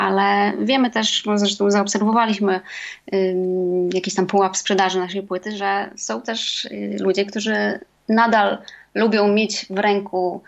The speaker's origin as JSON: {"language": "Polish", "town": "Białystok", "region": "Podlaskie Voivodeship", "country": "Poland", "said": "Ja pochodzę z Białegostoku"}